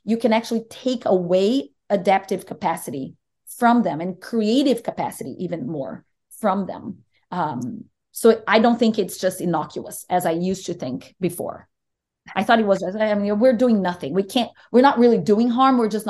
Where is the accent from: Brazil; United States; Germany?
Brazil; I'm Brazilian. I grew up in Brazil